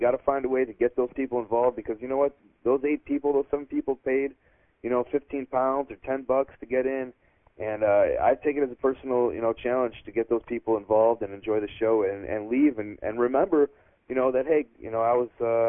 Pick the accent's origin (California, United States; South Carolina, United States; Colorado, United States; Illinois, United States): Illinois, United States; Chicago Ridge; And then, of course, Chicago Ridge, you know, my hometown.